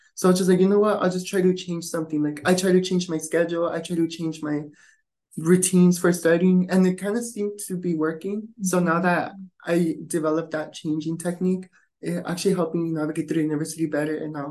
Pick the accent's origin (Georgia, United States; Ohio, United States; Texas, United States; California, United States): California, United States; I'm in sixth college and my hometown is the Coachella Valley.